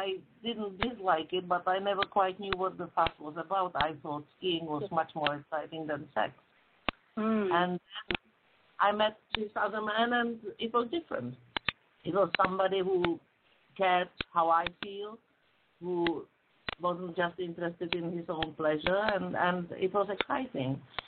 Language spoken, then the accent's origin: English; Prague, Czechia; English is a second language; moved away as an adult; now in London, United Kingdom; I'm a GP family practitioner in London. I'm originally from Prague, Czech Republic, so I've got an accent. And I've been working as a family doctor for quite a long time now, ever since I came to this country.